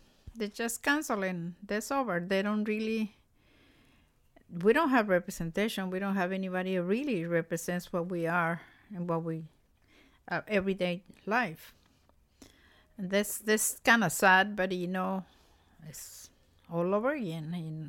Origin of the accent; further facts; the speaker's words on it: Dallas, Texas, United States; I'm from Dallas, Texas.